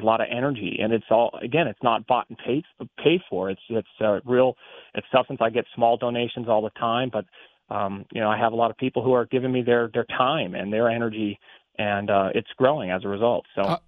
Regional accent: Tucson, Arizona, United States; Born and raised in Tucson, Arizona.

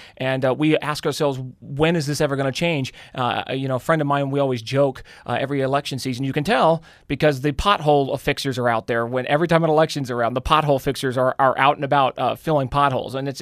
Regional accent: Tucson, Arizona, United States; I was raised in Tucson, and so I was raised around conservative friends and whatnot

